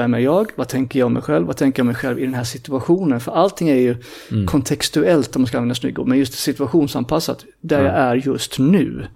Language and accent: Swedish; Stockholm, Stockholm County, Sweden; Jag kommer från Stockholm.